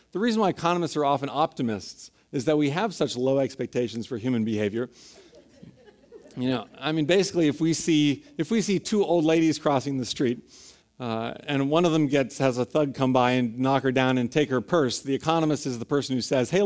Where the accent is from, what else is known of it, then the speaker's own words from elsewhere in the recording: San Francisco, California, United States; It's actually great to be back here in San Francisco. I grew up in San Francisco, was born and raised here. My family still lives here. And I went to Lowell High School.